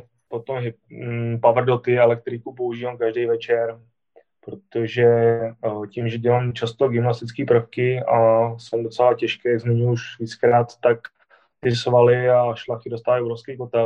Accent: Bohemia, Czechia; U nás v Čechách je prostě dobrých třeba 20 top atletů

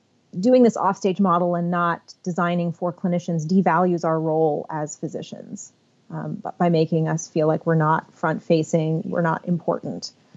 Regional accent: Canada; I am Canadian

